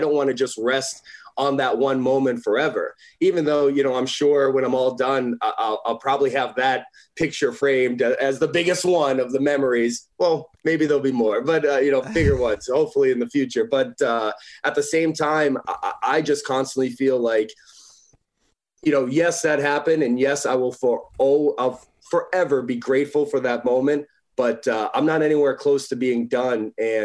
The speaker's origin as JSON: {"language": "English", "region": "Northeast", "country": "United States", "tie": "born or raised there", "said": "as a kid growing up in the Northeast"}